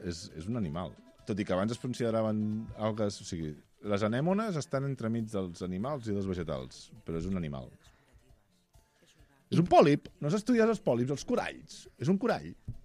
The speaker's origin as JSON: {"language": "Catalan", "region": "Catalonia", "country": "Spain", "said": "Mira que som catalans, eh?"}